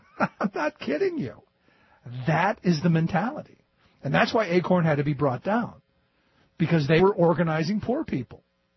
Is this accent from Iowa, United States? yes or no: no; Cleveland, Ohio, United States; People in my hometown of Cleveland were standing in line for 10 hours waiting to vote.